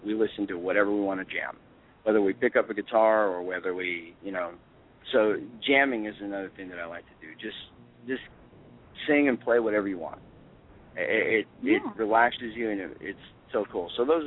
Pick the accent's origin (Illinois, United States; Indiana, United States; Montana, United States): Montana, United States; Missoula; I grew up in Missoula, so Missoula, when it's warm in the summer, I do not want to go when it's cold.